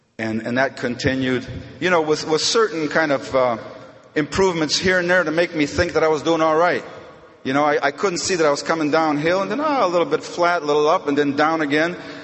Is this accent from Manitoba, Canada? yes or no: no; Toronto, Ontario, Canada; moved away as an adult; also born or lived in Montreal / Manitoulin Island; I'm Canadian. Born in Toronto, and I lived my first 27 years in Canada. A little bit of Montreal, a little bit of Manitoulin Island. Geographic cures, right? And then it took me south to the United States, where I spent 35 years.